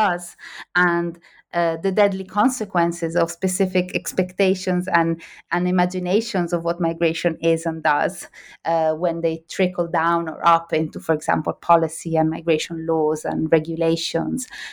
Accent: Italy; the region where I grew up in Italy is a region that has seen a lot of migration from Morocco.

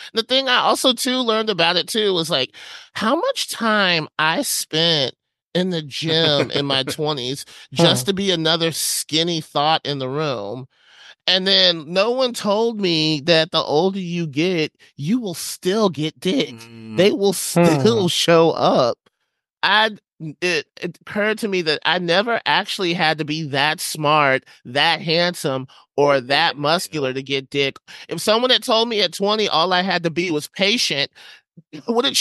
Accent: Huntsville, Alabama, United States; I grew up in Huntsville, Alabama.

